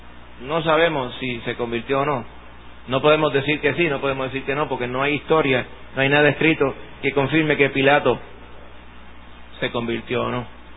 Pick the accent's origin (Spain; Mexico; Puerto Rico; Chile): Puerto Rico; No es que nosotros somos puertorriqueños y después cristianos